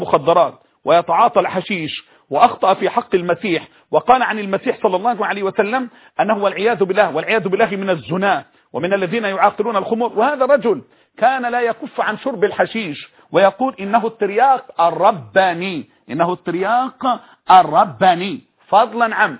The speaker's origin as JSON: {"language": "Arabic", "country": "Egypt"}